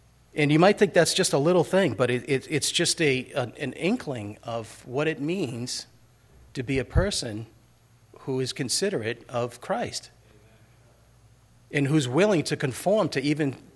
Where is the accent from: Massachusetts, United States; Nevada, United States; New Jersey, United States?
Massachusetts, United States; Fitchburg; when I grew up in Fitchburg, everybody went